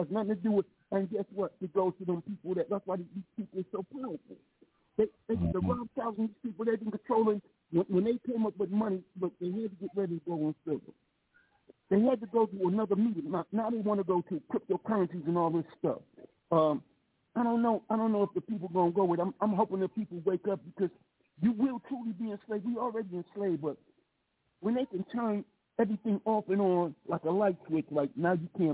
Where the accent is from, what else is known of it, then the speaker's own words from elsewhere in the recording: Chicago, Illinois, United States; I'm from Chicago